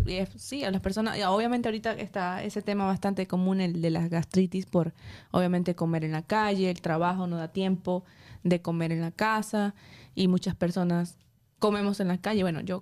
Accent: Venezuela; las palomitas, nosotros le decimos cotufas en Venezuela

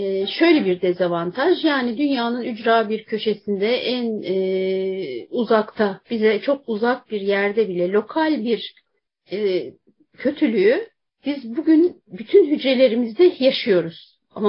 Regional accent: Bursa, Turkey; born there; Ben 1971 Bursa doğumluyum.

